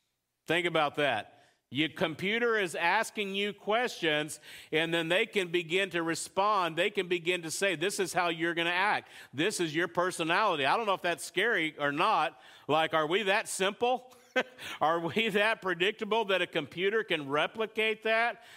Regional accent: United States; How many of you know, as an American, that's a hard reality to grasp?

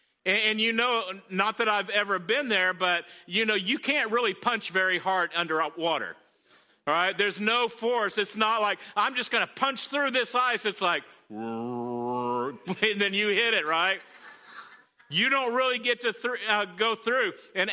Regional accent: Texas, United States; And growing up in West Texas, I just, you know, and it was flat, it was dry

